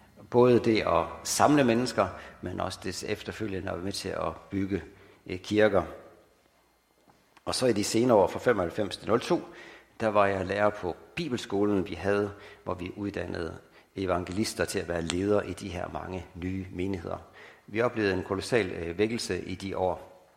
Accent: Tanzania; Og jeg er født, jeg er opvokset i Tanzania, og har arbejdet der siden, og boet der sammenlagt i 22 år.

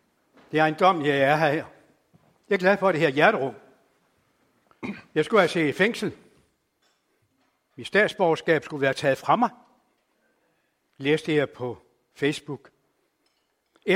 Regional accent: Randers, Central Denmark Region, Denmark; Jeg er fra Randers. Det kan jo godt høre, jeg er jo ikke vestjyde.

